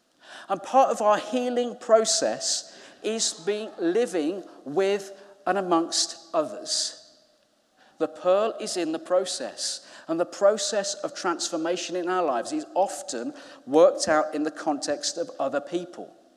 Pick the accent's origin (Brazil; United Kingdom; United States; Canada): United Kingdom; Birmingham, West Midlands; accent: Brummy; And you hear all these Brummy voices, because I'm from Birmingham.